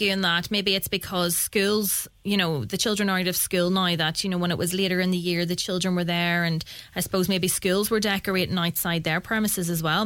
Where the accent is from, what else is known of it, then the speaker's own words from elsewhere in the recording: Tyrone, Northern Ireland, United Kingdom; Well, I'm from Tyrone and live in Tyrone, so.